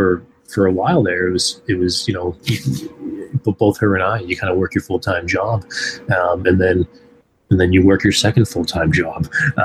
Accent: Salem, United States; So it was founded here in Salem, which is my hometown, back in 1993.

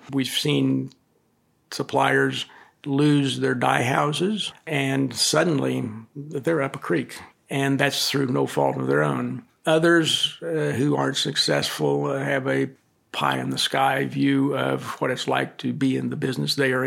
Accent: Lawrence, Kansas, United States; We are in Eastern Kansas or Northeastern Kansas, roughly.

